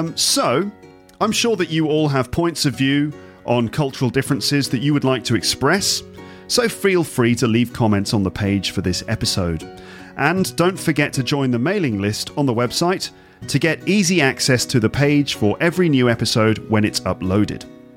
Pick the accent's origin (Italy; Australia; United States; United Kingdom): United Kingdom; England; No, I'm English, so I didn't say anything.